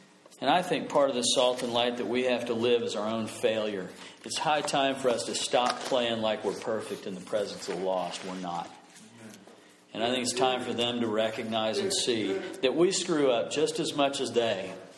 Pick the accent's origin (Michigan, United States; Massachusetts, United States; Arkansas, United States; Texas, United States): Arkansas, United States; As I grew up in Northwest Arkansas.